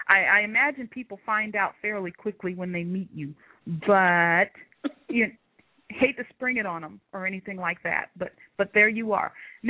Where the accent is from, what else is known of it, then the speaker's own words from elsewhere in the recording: Sikeston, Missouri, United States; born there; I was born at the hospital in Sykeston.